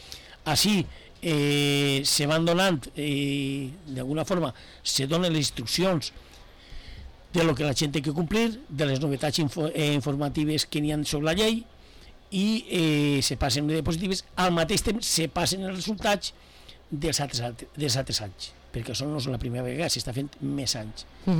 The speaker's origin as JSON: {"language": "Catalan", "region": "Valencian Community", "country": "Spain", "said": "jo traque el pit, jo sóc de València"}